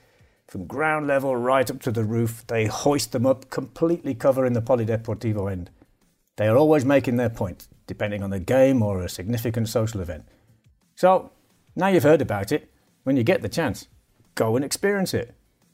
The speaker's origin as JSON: {"language": "English", "country": "United Kingdom", "said": "One thing I notice as a Brit is that once you're at the ground, there's a complete absence of fast food joints."}